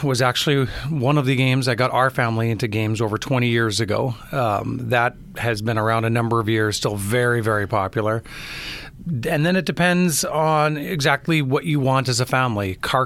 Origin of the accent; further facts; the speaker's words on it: Pacific Northwest, United States; I grew up in the Pacific Northwest, so most Saturdays were rainy.